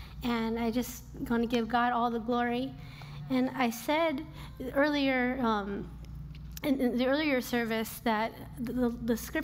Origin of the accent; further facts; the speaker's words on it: Los Angeles, California, United States; I'm from LA and he's from San Francisco. I grew up in the San Fernando Valley, if anybody knows what that is, in a big Mexican-American family.